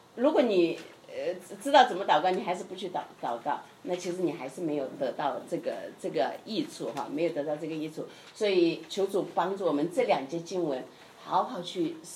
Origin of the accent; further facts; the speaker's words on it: China; now in United States; 那个因为我是从中国过来哈